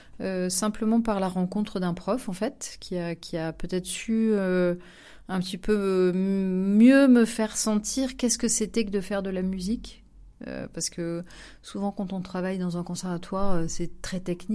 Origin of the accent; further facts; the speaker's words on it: Nice, Provence-Alpes-Côte d'Azur, France; Moi, je suis niçoise d'origine, donc je suis du sud de la France. J'ai commencé le violon donc au conservatoire de Nice, j'avais 7 ans.